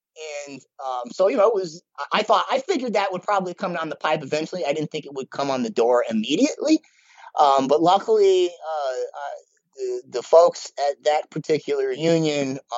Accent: Illinois, United States; they came to my state, my home state of Illinois, before Biden did the federal mandates.

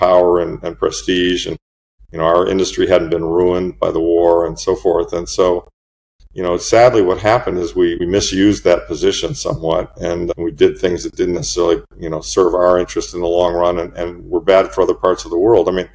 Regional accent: United States; I write from an American perspective because I'm an American

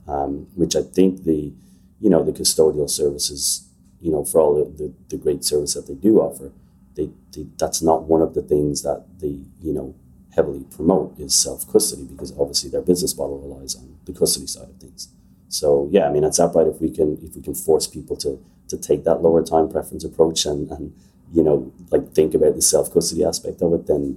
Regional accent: Ireland; So I'm Irish. I grew up in Ireland. I went to art school, went to college, art college in Ireland.

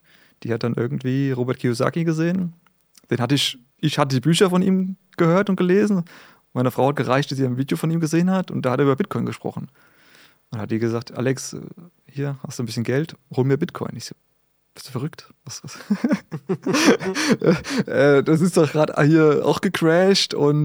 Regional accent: Wiesbaden, Hesse, Germany; Ich komme aus Wiesbaden, habe eine kleine, feine Familie

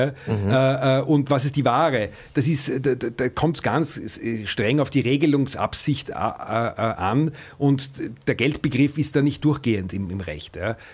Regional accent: Vienna, Austria; moved away as an adult; now in England

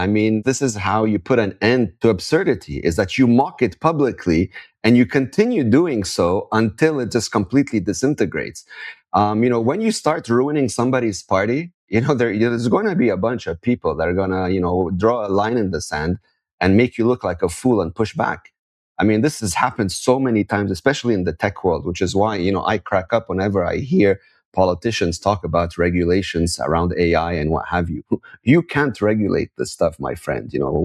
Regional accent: India; as an Indian citizen, I would highly recommend you save yourself and ignore these people

